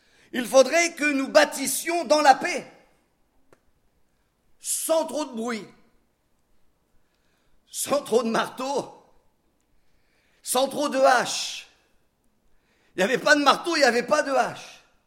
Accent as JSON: {"language": "French", "country": "France", "said": "on est français, donc pour nous une église c'est le bâtiment"}